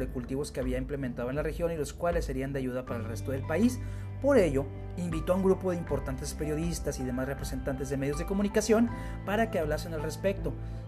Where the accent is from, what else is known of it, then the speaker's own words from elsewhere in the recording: Nuevo Laredo, Tamaulipas, Mexico; Yo soy de Nuevo Laredo, vivo en la frontera